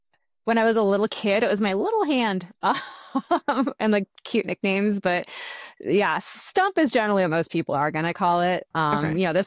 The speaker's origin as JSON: {"language": "English", "region": "Maine", "country": "United States", "tie": "born or raised there", "said": "I grew up outside of Acadia National Park, which has incredible climbing."}